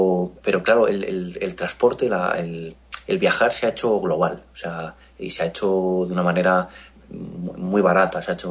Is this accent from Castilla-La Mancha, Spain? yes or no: yes; Toledo, Castilla-La Mancha, Spain; porque yo soy de Toledo, entonces la tierra tira, ¿no?